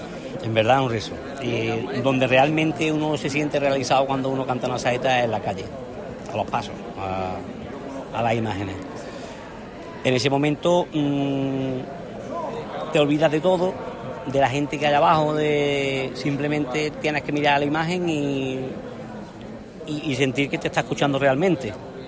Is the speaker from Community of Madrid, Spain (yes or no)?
no; Lucena, Andalusia, Spain; una letra exclusiva que me ha hecho un amigo mío de allí de mi pueblo, de Lucena